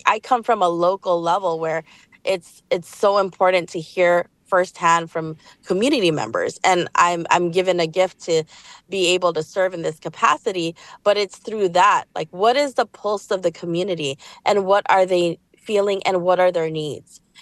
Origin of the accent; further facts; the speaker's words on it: Daly City, California, United States; I grew up here in Daly City, and it's been extremely diverse, and I am a Filipino-American woman in this leadership role, but I serve my whole community, you know?